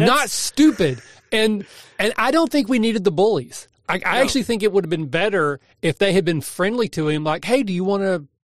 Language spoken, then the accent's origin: English; Southeast, United States; But I'm from the Southeast. We have a restaurant called Long John Silver